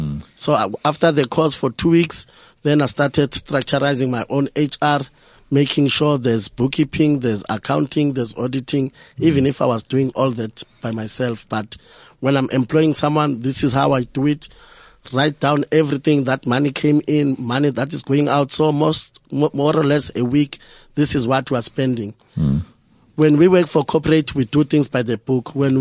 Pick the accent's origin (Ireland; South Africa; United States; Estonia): South Africa; Soweto, Gauteng; I grew up in Orlando West. Okay. I was born in Soweto. It used to be my parents' home.